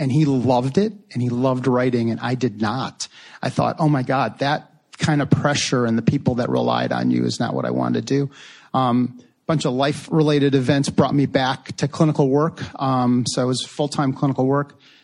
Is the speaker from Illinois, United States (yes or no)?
yes; Chicago, Illinois, United States; So born and raised in Chicago, University of Illinois, computer science major, kind of a late decision to go to medical school at the University of Chicago.